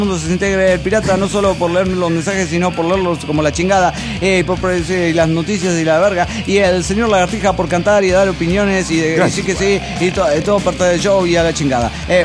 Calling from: Camuy, Puerto Rico; de Camuy, Puerto Rico.

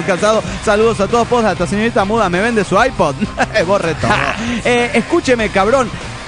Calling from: Monterrey, Nuevo León, Mexico; Aquí desde Monterrey quiero decirles que el sábado próximo, es decir, mañana cumplo años

